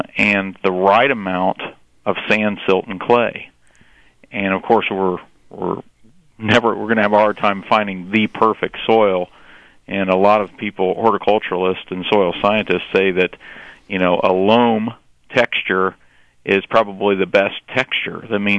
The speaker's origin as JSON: {"language": "English", "region": "Indiana", "country": "United States", "said": "of course I'm from Indiana"}